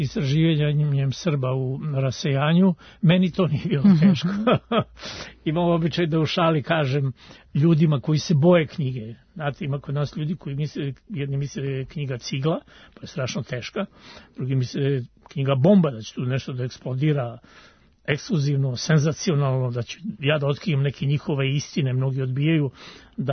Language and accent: Serbian; Serbia